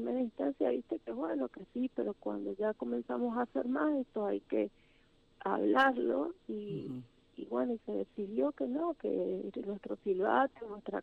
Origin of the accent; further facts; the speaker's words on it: Saladas, Corrientes, Argentina; yo soy de Saladas. Yo me recibí el año pasado de docente.